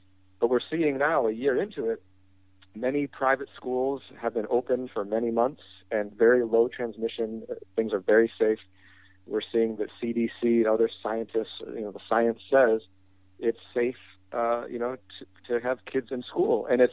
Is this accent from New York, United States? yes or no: no; Michigan, United States; now in San Francisco, United States; So I was a gay kid growing up in Michigan, where, you know, in the 1980s, when it wasn't a great place to be a gay kid growing up.